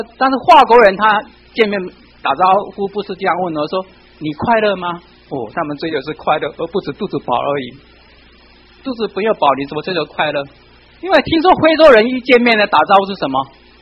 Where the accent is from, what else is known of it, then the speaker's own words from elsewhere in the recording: Tainan, Taiwan; 说我是本地人，闽南人